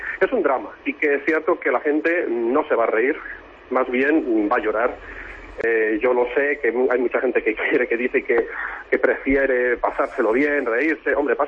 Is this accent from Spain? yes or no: yes; Palencia, Castile and León, Spain; Aunque nosotros somos de Palencia, pues no son tantas las oportunidades que tenemos para venir aquí a Palencia.